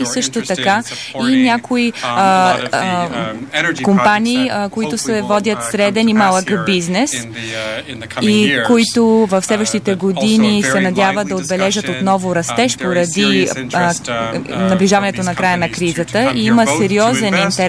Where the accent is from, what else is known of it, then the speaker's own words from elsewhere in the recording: Phoenix, Arizona, United States; Всъщност, аз съм роден и съм израснал в Феникс, Аризона и за мен беше удоволствие да се върна там